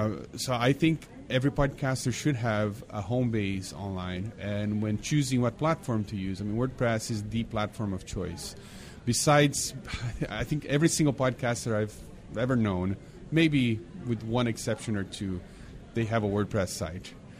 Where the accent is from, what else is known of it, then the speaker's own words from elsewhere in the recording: Brazil; when I was growing up in Brazil, Everybody drove a VW Bug.